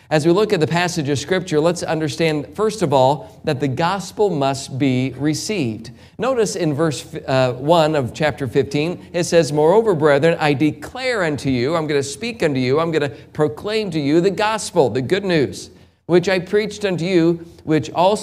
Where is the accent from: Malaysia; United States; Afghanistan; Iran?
United States; born there; I still agree that it is the greatest country on the planet, and I am thankful that I was born in America.